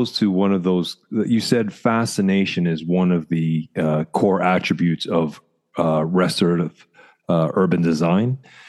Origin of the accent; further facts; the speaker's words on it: Toronto, Ontario, Canada; I'm originally from Toronto.